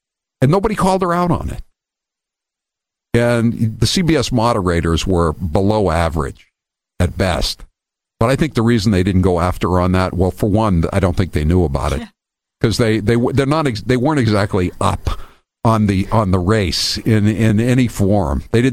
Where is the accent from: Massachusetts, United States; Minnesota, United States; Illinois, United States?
Massachusetts, United States; And, you know, we're from Massachusetts, so we pay particular attention to the fake Indian, Elizabeth Warren.